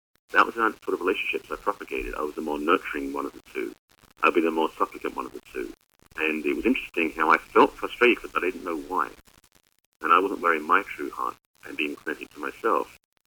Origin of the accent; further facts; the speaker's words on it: England, United Kingdom; now in United States; growing up in England, and that's where I'm from, by the way, not Texas, I came from a very stable, straight-laced family.